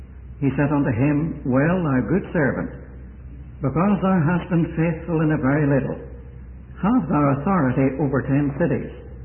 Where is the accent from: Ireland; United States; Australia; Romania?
Ireland; born there; accent: brogue; moved away as an adult; I was born in Ireland. I was reminded of that this morning. Some people told me I had a brogue. Well, it's 47 years since I left there.